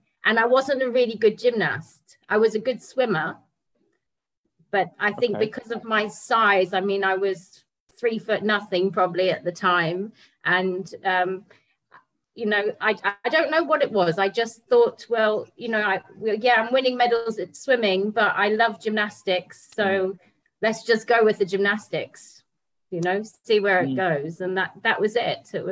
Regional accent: South Africa; I'm from South Africa.

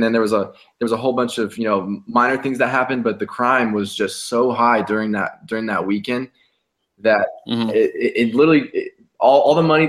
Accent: Las Vegas, Nevada, United States; I'm from Las Vegas, and you know we don't have no sports teams except now we have the Las Vegas Golden Knights.

